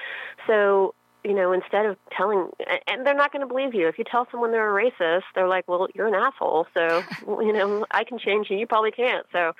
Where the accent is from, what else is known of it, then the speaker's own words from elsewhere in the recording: Memphis, Tennessee, United States; Now, that's actually dissolved since I grew up in Memphis. And now the schools are once again very racially segregated.